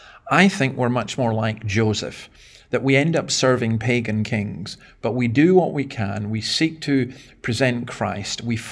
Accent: Scotland, United Kingdom; But I do want to begin with my back in my home country with a remarkable story in terms of the Scottish Parliament.

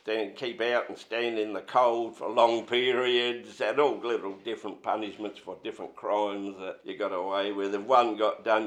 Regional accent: Seacombe Gardens, South Australia, Australia; also born or lived in Port Adelaide; I was born in Largs Bay Hospital, but that's gone now. And we lived in Port Adelaide for a little while down in Exeter. And then my parents, Dad got a house up in Seacombe Gardens, brand new.

